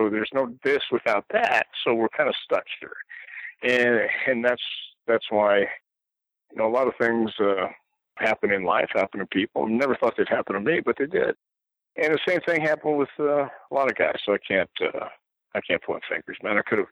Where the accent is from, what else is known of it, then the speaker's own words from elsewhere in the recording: El Paso, Texas, United States; because I came from El Paso. You know, I knew where Chavo came from.